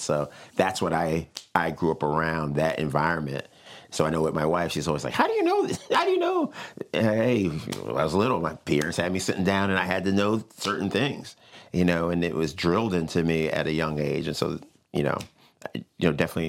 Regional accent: West Haven, Connecticut, United States; West Haven. Pretty much all my life, West Haven Middle School, High School.

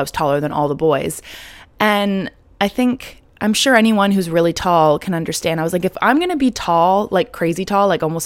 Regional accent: Canada; you can tell I'm Canadian.

